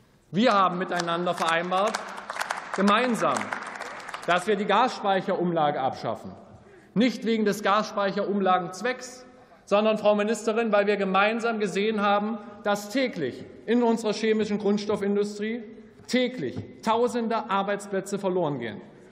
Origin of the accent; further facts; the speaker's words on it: East Germany, Germany; als Ostdeutscher sei uns eines gesagt